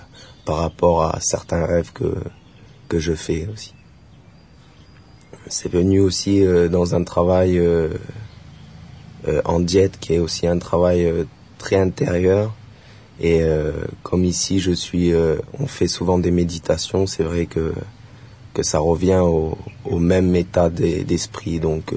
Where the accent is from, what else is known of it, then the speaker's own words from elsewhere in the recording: Marseille, Provence-Alpes-Côte d'Azur, France; now in Auroville, India; donc je viens de France, du sud de France, de Marseille, et je suis venu pour m'installer sur Auroville, donc voilà, j'ai 23 ans